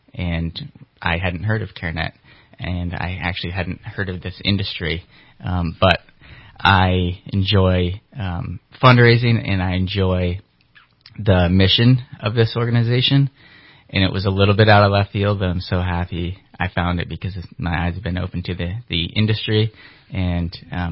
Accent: New Hampshire, United States; also born or lived in Boston; So I'm from New Hampshire.

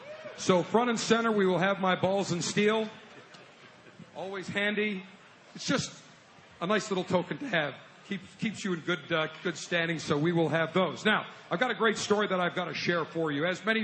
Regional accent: Buffalo, New York, United States; from my hometown, Buffalo, New York, Buffalo River Works in downtown Buffalo.

